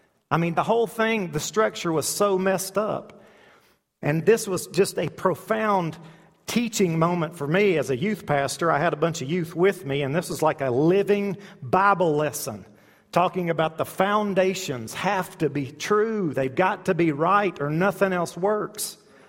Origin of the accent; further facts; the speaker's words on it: United States; I know as an American, we seem to want to have the good part, the salvation part